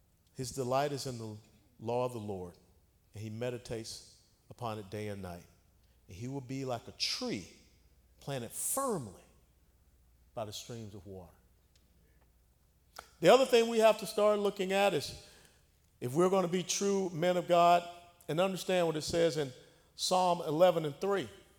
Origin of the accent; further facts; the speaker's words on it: Georgia, United States; because I grew up down in Georgia